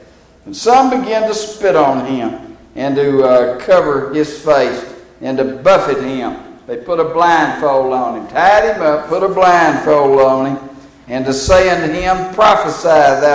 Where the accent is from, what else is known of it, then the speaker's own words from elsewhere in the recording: Texas, United States; You know, you can tell I'm from Texas, can't you? You can tell I'm from Texas.